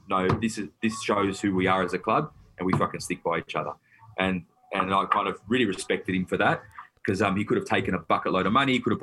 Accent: Victoria, Australia; I'm a Wog from the Western Suburbs.

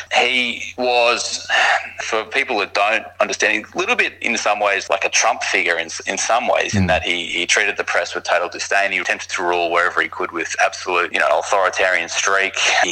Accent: Brisbane, Queensland, Australia; born there; I was born in Brisbane.

